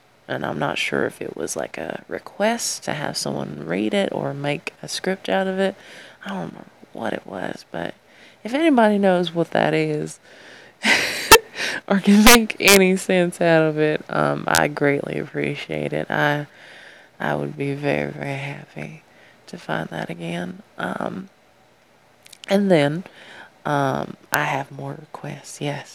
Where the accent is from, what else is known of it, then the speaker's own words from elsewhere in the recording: the South, United States; accent: southern; you got to hear me in my southern accent again